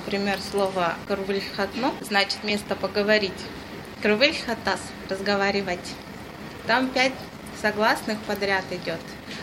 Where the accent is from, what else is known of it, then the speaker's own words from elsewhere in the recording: Petropavlovsk-Kamchatsky, Kamchatka Krai, Russia; Соответственно, в нашей семье мы уже все выросли в Петропавловске-Камчатском с русским языком как основным.